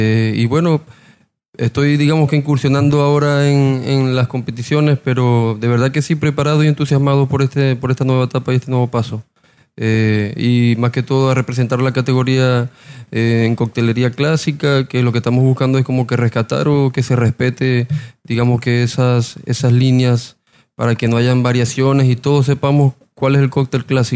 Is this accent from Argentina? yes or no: no; Venezuela; Soy extranjero, soy venezolano.